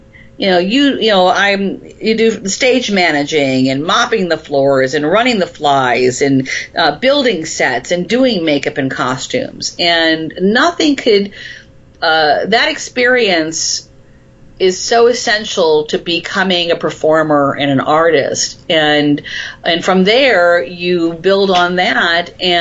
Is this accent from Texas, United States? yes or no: no; Florida, United States; I grew up in Florida, and when I came up here